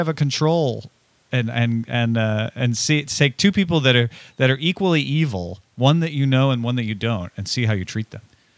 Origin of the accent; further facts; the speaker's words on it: United States; I get a pass into everywhere in the United States because I'm from the United States.